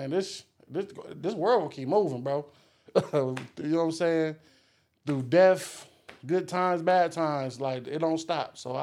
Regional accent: Michigan, United States; I was born and raised in Michigan, so that's where that's like the rice, that's the main ingredient.

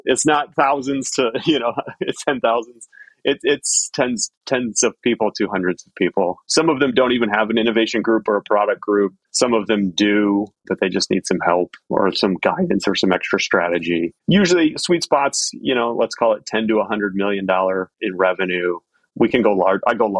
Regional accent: Dearborn, Michigan, United States; I grew up just outside of Detroit in a city called Dearborn, which is where the headquarters of Ford are. I grew up in a Ford historic home

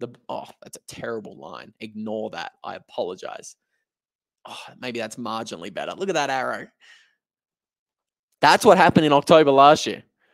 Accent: Australia; The Kingdom of Bhutan making a little bit of a visit to my home country of Australia.

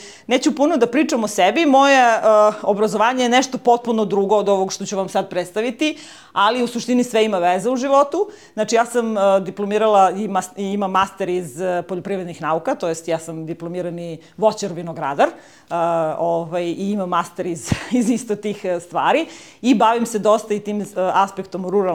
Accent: Niš, Southern and Eastern Serbia, Serbia; Ja dolazim iz Niša, nisam od daleko došla.

